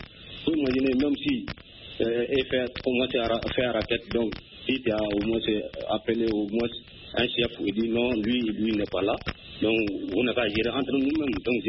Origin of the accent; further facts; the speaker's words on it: Mali; born there; Dans mon pays natal comme le Mali